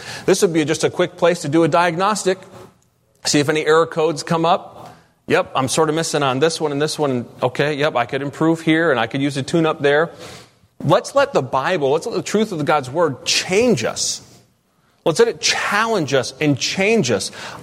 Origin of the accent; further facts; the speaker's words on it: United States; I'm sick to my stomach as an American